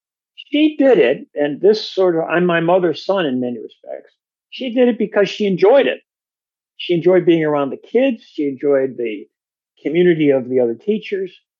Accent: Palatine, Illinois, United States; I grew up in Palatine, Illinois, a suburb of Chicago, 45 minutes out on the train line from the city.

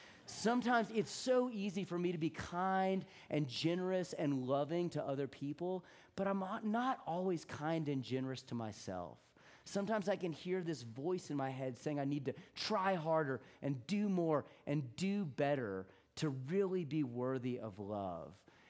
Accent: Houston, Texas, United States; I grew up in Houston, Texas, and it was super hot in the summertime

